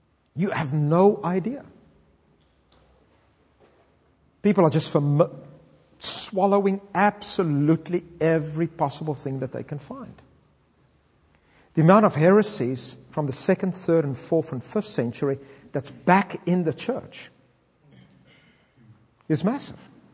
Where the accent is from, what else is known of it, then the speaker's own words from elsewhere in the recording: South Africa; I come from South Africa.